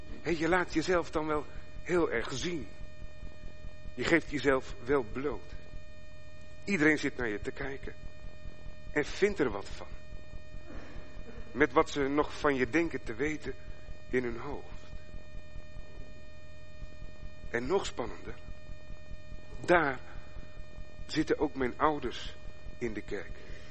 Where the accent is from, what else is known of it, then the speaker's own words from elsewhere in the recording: Dordrecht, South Holland, Netherlands; born there; om ook eens in mijn geboorteplaats Dordrecht voor te gaan